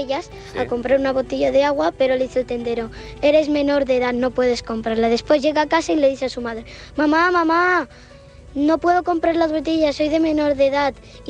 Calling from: Navarcles, Catalonia, Spain; de Navarcles. Tengo 8 años

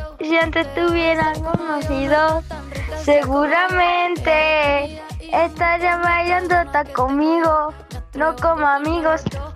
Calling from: Vinaròs, Valencian Community, Spain; de Vinaro.

